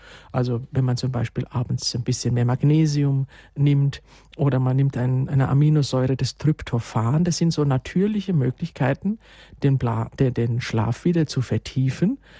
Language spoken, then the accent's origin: German; Bavaria, Germany; wir kommen aus Bayern hier